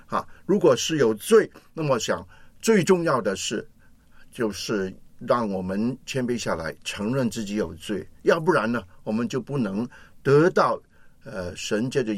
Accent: China; 那么我们中国人呢就很厉害的，最爱讲面子的

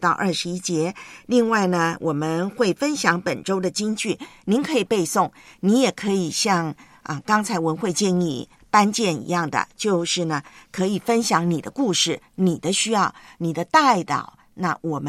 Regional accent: northern Taiwan, Taiwan; now in Hong Kong; 我看了一下我老家的新闻，台湾听说我老家北台湾星期天开始会降温降到0度。

